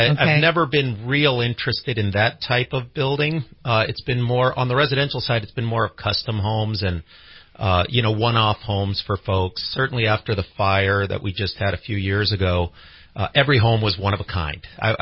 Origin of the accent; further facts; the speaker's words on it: Pasadena, California, United States; moved away as an adult; So from Southern California. All right. I was born and raised in Pasadena and came up here.